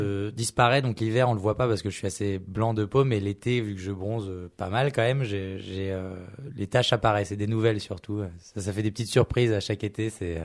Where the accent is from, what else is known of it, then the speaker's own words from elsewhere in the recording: Louveciennes, Île-de-France, France; now in Paris, France; J'ai grandi à Louveciennes, mais maintenant j'habite à Paris.